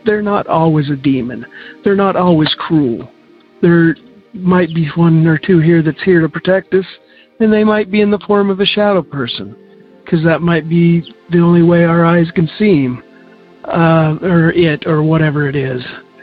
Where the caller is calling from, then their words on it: Idaho, United States; I'm from Idaho.